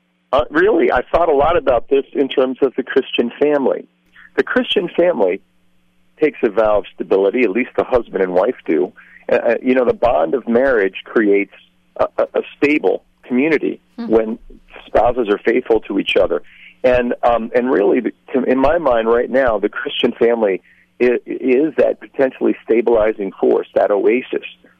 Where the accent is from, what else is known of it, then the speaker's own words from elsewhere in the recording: Providence, Rhode Island, United States; they were in my hometown of Providence, Rhode Island